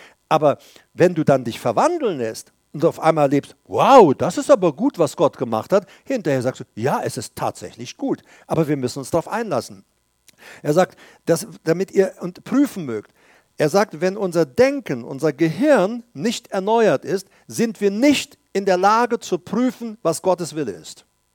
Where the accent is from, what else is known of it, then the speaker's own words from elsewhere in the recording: Paraguay; ich komme aus Paraguay, da gab es keine elektrische Waschmaschine damals.